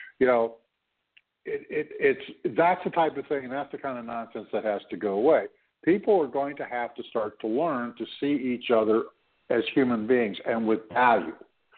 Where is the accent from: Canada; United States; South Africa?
Canada; I'm not an American. I'm Canadian.